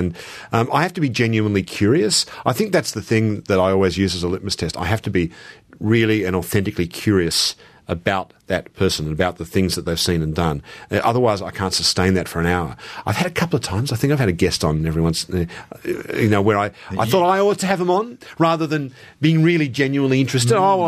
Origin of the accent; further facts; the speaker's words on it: Australia; also born or lived in London; I think of myself as Australian very much. But I don't really feel myself wedded to any one city in particular because I grew up all over the place in Melbourne, Sydney, Canberra, Adelaide. And I lived in London for a while and went back to Melbourne, back to Sydney